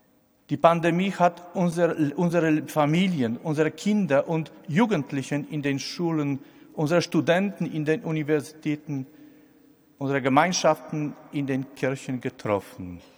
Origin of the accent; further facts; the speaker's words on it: Poland; ob ich Angst vor einem wiedervereinigten Deutschland hätte, als Pole.